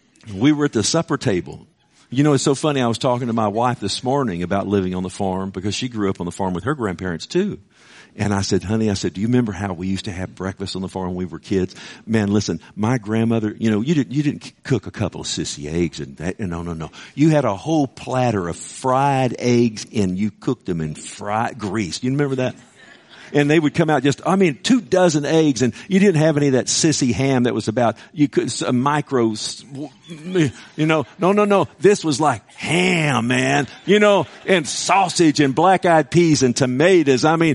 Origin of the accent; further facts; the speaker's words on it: Keller, Texas, United States; We grew up in Keller on the farm, okay?